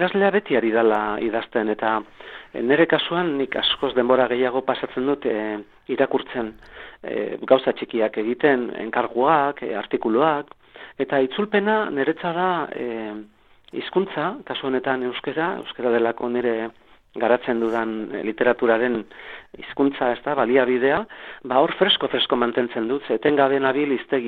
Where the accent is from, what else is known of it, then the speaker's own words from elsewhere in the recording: Ordizia, Basque Country, Spain; born there; now in Vitoria-Gasteiz, Spain; Gasteiztik ari naiz, baina Ordizian, Gipuzkoan jaio nintzen